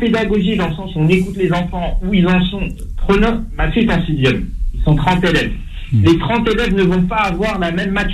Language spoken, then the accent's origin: French; France; Moi, j'ai grandi en France